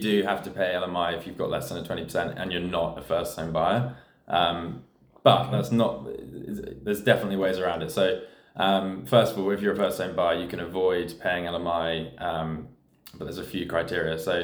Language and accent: English; England, United Kingdom; now in Australia; I'm from England initially, but I've been here for 6 years.